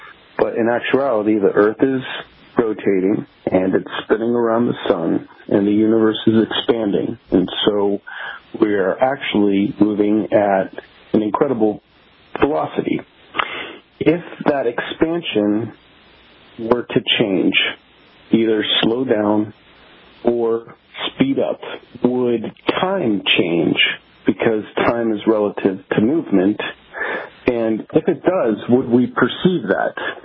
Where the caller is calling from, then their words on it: Severn, Maryland, United States; I'm calling from Severn, Maryland.